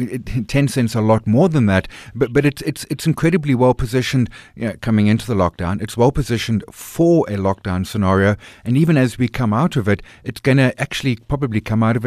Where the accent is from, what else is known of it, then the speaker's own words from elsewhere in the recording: South Africa; which obviously as a South African, we know it via NASPAS.